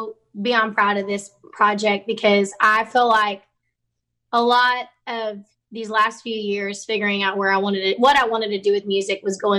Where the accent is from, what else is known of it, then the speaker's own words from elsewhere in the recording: Baytown, Texas, United States; they just remind me of my hometown. They remind me where I grew up. They have that sass, that flavor, that grit, that songwriting that I grew up with. And so I just had to, you know, name it